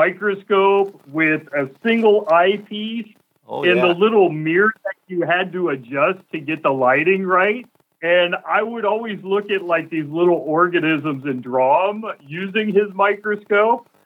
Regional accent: Midwest, United States; And as a kid growing up in the Midwest, what the heck do I know about the oceans? You know, I didn't grow up on the East Coast, West Coast.

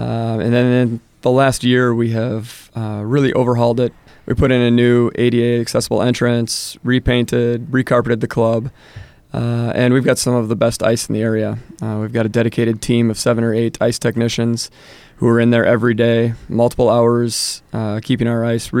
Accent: Iowa, United States; So I grew up in Iowa. But came to the North Shore for grad school.

